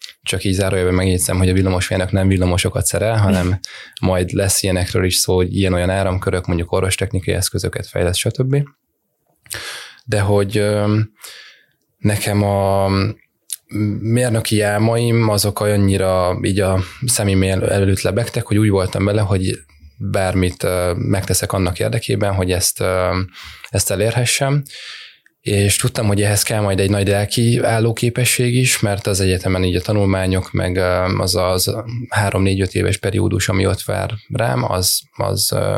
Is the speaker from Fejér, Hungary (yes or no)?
no; Rákóczifalva, Jász-Nagykun-Szolnok, Hungary; Én Rákóczi falván egy Szolnok melletti kis faluban nőttem fel